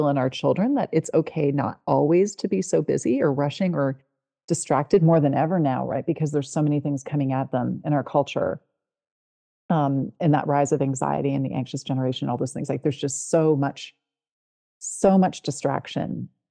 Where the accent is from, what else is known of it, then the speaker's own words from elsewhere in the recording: Ontario, Canada; I'm from the Southern Ontario area.